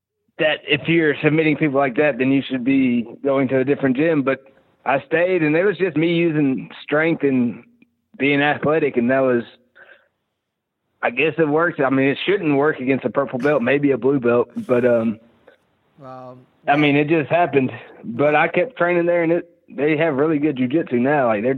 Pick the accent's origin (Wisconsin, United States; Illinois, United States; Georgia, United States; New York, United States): Georgia, United States; now in Mississippi, United States; I grew up in Georgia.